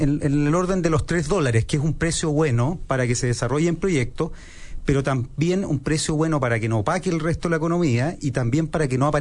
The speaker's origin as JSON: {"language": "Spanish", "country": "Chile"}